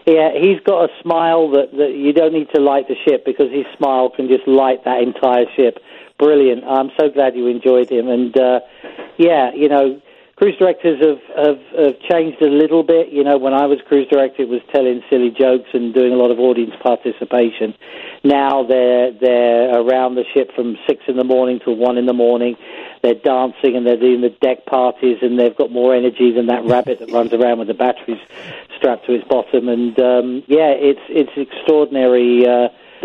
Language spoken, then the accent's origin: English; England, United Kingdom; I'm from England.